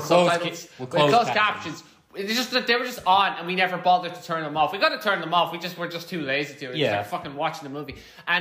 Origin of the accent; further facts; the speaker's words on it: Ireland; I'm Irish. I should be able to do a Scottish accent.